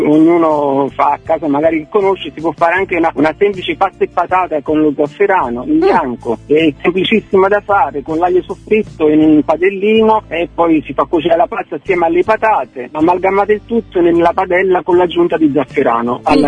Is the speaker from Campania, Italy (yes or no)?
yes; Gaiano, Campania, Italy; Io ci sono nato a Gaiano e ci vivo